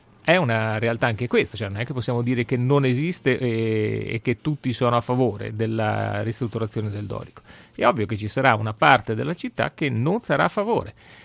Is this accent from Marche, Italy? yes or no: yes; Ancona, Marche, Italy; preventivamente da buon anconetano si dice no.